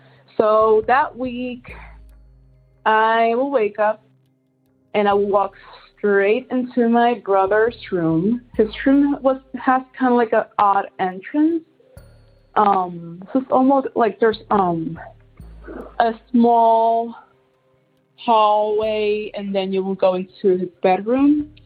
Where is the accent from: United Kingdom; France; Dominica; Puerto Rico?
Puerto Rico; she came from the States because I was raised in Puerto Rico with my grandma.